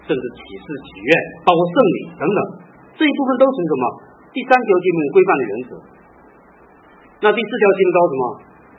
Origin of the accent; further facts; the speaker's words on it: Northeast China, China; 像我们东北人说嗑瓜子，